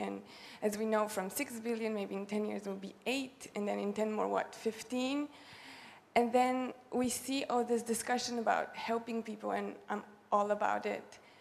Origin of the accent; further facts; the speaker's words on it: Bulgaria; I'm from Bulgaria.